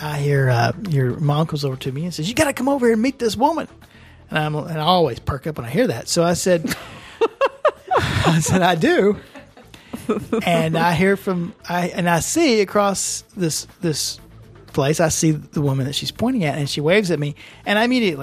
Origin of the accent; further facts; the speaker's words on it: Texas, United States; accent: southern drawl; So I went over to let her hear my southern drawl and remind her of home and all that.